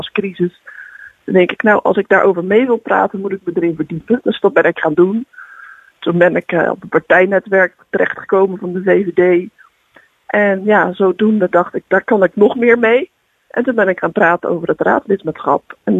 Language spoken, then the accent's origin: Dutch; Capelle aan den IJssel, South Holland, Netherlands; also born or lived in Rotterdam; ik ben echt opgegroeid in Capelle. Ik woon er al 30 jaar. Mm-hmm. Dat is ook waar mijn hart ligt, in Capelle.